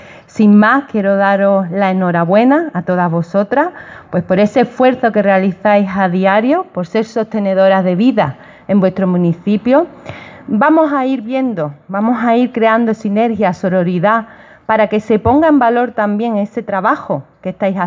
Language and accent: Spanish; Fuengirola, Andalusia, Spain; Yo soy de Fuengirola y os puedo decir que, bueno, nosotros ya somos una gran ciudad